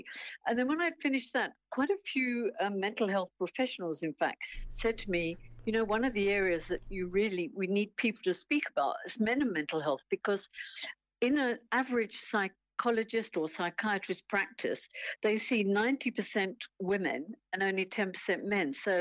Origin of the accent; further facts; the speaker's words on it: England, United Kingdom; now in South Africa; I'm English originally, come from England.